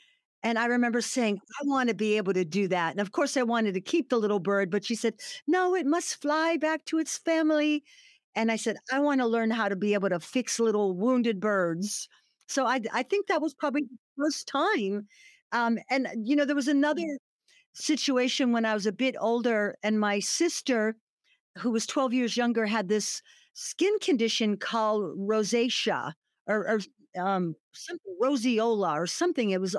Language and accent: English; Canada; you know, being Canadian, we would go out and we would make maple syrup and pour it on snow and call it ice cream.